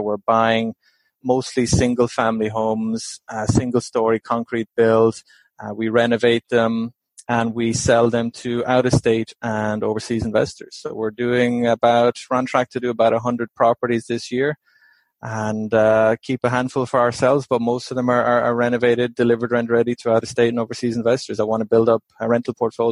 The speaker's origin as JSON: {"language": "English", "country": "Ireland", "said": "I'm Irish originally."}